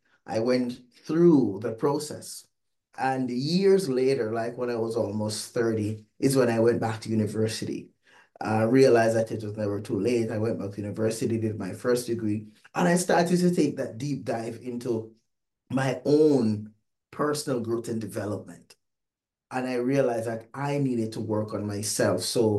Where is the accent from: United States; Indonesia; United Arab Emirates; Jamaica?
Jamaica; I'm from Jamaica. I'm cool, calm, collective.